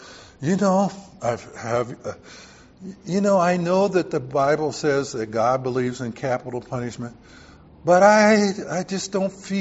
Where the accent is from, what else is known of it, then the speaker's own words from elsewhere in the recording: Texas, United States; moved away; I remember when I came from Texas up to California and went to school, I was wearing blue jeans.